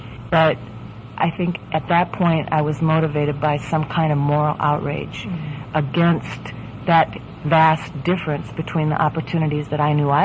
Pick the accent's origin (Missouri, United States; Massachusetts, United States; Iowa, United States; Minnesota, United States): Iowa, United States; Fort Dodge; I was brought up in Iowa, in the heart of the Midwest. And, for instance, there was one black person in our whole high school. And when I left Fort Dodge, Iowa, and went away to college